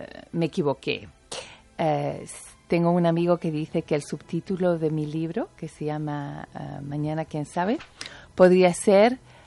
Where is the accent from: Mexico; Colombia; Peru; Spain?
Spain; born there; nací por poquito en España, porque mi madre vino embarazada en aquel barco mítico Génova-Barcelona